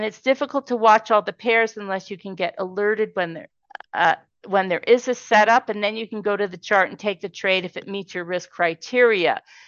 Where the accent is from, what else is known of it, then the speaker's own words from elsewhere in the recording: Canada; as a Canadian, you can get TradeStation.